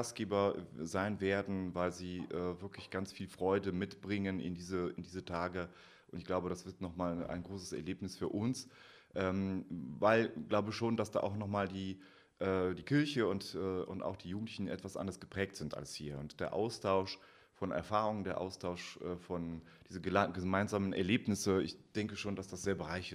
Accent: Poland; German is a second language; moved away as an adult; now in Germany; Ich bin in dem Land aufgewachsen, habe da jahrelang gelebt und auch mein Studium angefangen. Daher kenne ich das Land, ich kenne die Sprache

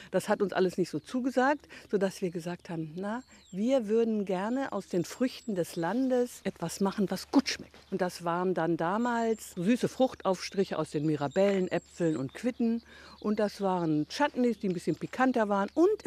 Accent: Hamburg, Germany; Ich bin aus Hamburg gekommen.

